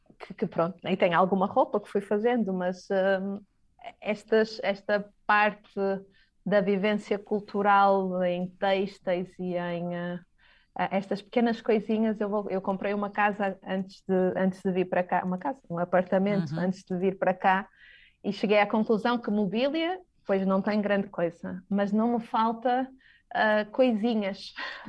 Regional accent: Portugal; moved away; also born or lived in Timor-Leste

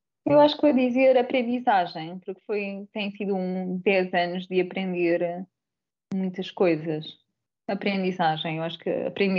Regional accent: Portugal; moved away; como somos residentes cá e somos portugueses

